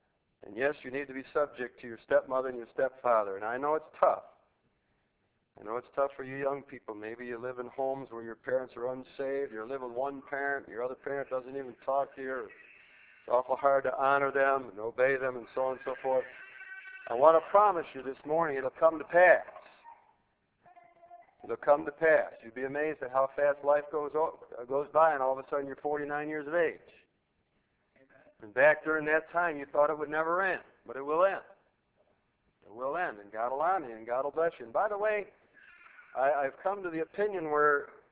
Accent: Orchard Park, New York, United States; Because I grew up in Orchard Park.

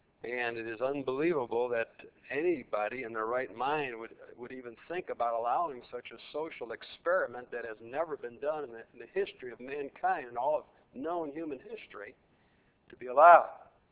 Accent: United States; And we need then, because we are American citizens, we need to be concerned for our country.

